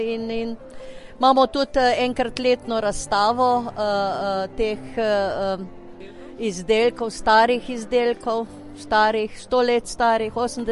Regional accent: Krško, Lower Sava, Slovenia; Smo iz Krškega, sem iz Krškega, ampak smo iz vseh strani, iz okolice Krškega.

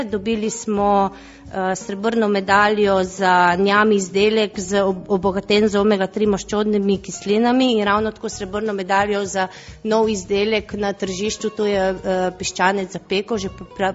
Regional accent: Littoral, Slovenia; Ja, mi Primorci smo iznadljivi ljudje.

